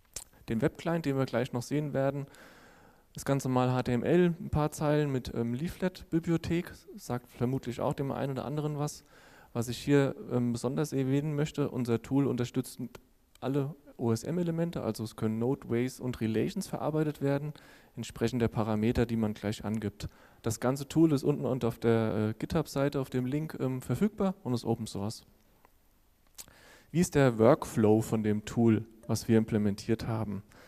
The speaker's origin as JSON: {"language": "German", "region": "Hesse", "country": "Germany", "tie": "born or raised there", "said": "Hier sieht man jetzt mal als Beispiel die Karte für meine Heimat aus dem schönen Taunus."}